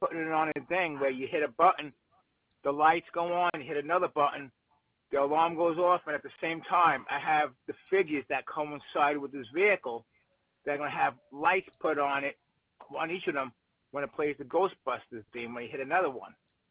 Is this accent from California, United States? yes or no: no; New York, United States; I'm from New York.